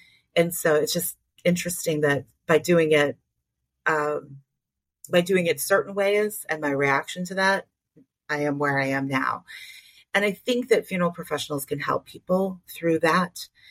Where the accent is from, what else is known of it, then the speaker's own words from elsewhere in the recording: Michigan, United States; I grew up in Michigan